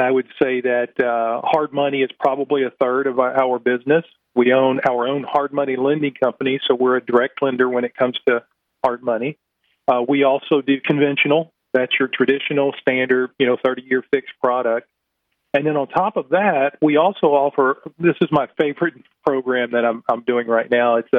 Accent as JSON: {"language": "English", "town": "Houston", "region": "Texas", "country": "United States", "tie": "born or raised there", "said": "So he and I grew up together in Houston."}